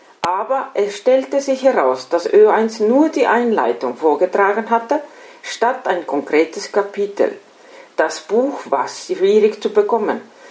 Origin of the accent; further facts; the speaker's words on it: Estonia; now in Austria; Ich bin vor langer Zeit von Estland nach Österreich gekommen